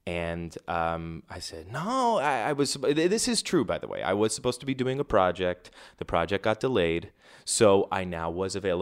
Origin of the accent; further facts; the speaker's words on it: New York, United States; I was going to assume, since I'm from New York, that MetLife next year, 35, was going to be my first time.